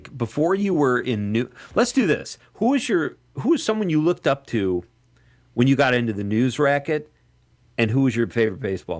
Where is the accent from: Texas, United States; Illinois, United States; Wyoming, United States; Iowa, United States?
Illinois, United States; Chicago; And as a Cub fan, growing up in Chicago, it was 108 years.